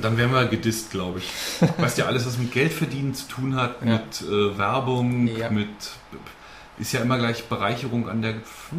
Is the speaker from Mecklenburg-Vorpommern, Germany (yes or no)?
yes; Mecklenburg-Vorpommern, Germany; ein Cache in meiner Heimatregion in der Nähe Plauer See